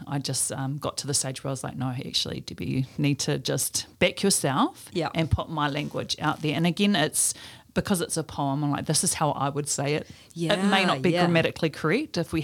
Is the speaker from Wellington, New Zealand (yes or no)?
no; Taranaki, New Zealand; I've been told I don't look like I'm from Taranaki, that I don't have that Taranaki look about me.